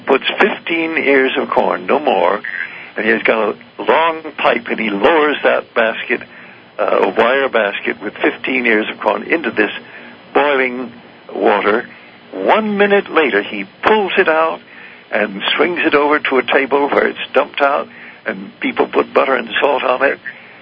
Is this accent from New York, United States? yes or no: yes; Beacon, New York, United States; My hometown has got 14,000 people. We have one day in which it's called the Spirit of Beacon Day